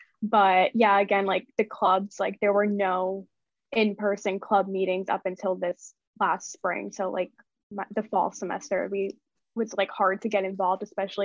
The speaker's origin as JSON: {"language": "English", "region": "Massachusetts", "country": "United States", "said": "and I'm from Massachusetts, so it's about like a 6 hour by train or by car."}